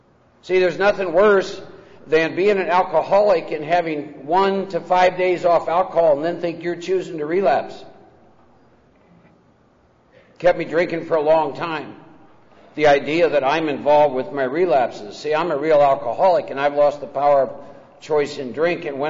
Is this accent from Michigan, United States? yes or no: no; Iowa, United States; I was born and raised in Iowa, second oldest of four boys. Raised in a Norwegian farming community of 3,000, 4,000, 5,000 people. Hard-working people.